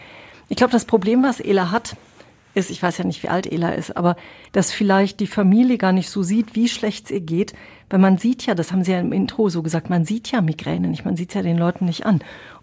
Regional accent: Witten, North Rhine-Westphalia, Germany; in der Stadt, wo ich aufgewachsen bin, in Witten

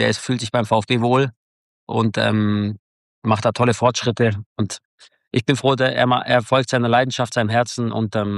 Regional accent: Hechingen, Baden-Württemberg, Germany; Und ich bin als Schwabenjunge, ich bin ja aus Hechingen, da bin ich groß geworden.

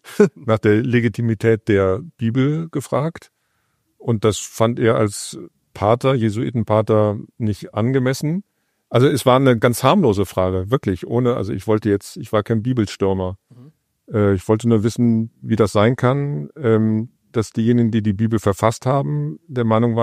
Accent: Bonn, North Rhine-Westphalia, Germany; ich komme aus Bonn am Rhein.

